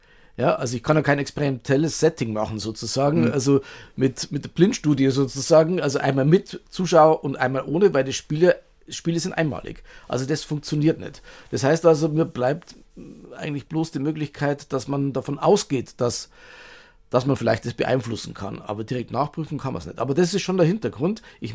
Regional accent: Bavaria, Germany; Also ich komme aus Bayern, bin aber kein Bayern-Fan.

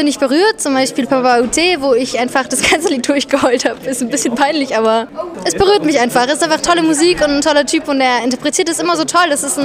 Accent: Strasbourg, Grand Est, France; now in Freiburg, Germany; Ich studiere jetzt in Freiburg an der PH, aber ich komme ursprünglich aus Frankreich, aus Straßburg.

